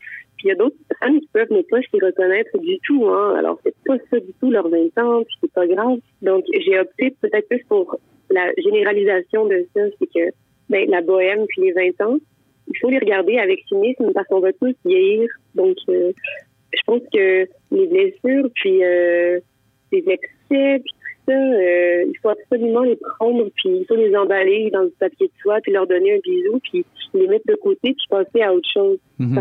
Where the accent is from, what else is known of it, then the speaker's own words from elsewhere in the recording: Quebec, Canada; là où j'ai grandi, dans l'Outaouais des années 90-2000